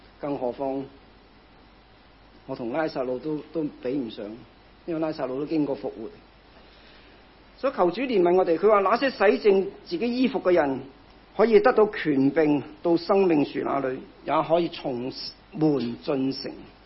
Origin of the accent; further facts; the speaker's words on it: Hong Kong; 所以我們香港人回來香港進出幾方便